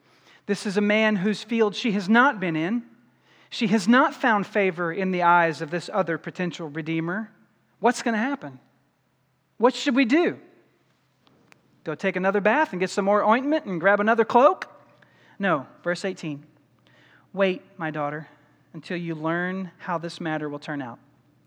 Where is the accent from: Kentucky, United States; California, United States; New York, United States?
Kentucky, United States; I grew up in Kentucky. Lisa and I got married in Louisville